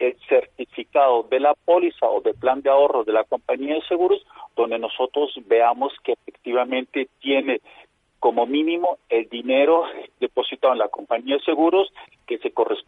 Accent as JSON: {"language": "Spanish", "country": "Germany", "second_language": "Spanish", "said": "yo soy alemán y he vivido muchos años en Alemania."}